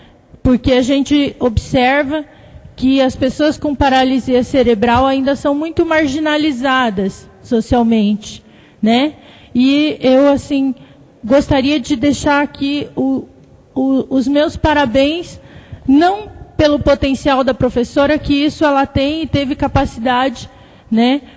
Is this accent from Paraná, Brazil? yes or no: yes; Cascavel, Paraná, Brazil; eu sou de Cascavel.